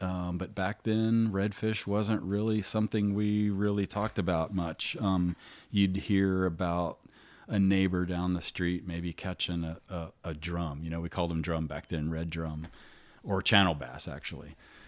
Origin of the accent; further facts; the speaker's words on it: Titusville, Florida, United States; Okay, so I grew up in Titusville, Florida, of course, and basically just one street away from the Indian River Lagoon